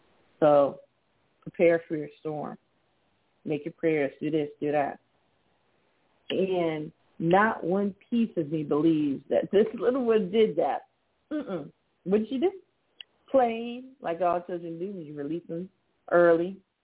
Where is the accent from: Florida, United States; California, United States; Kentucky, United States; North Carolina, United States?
Florida, United States; Miami; I remember growing up in Miami and doing, what was that, junior high and high school in Miami.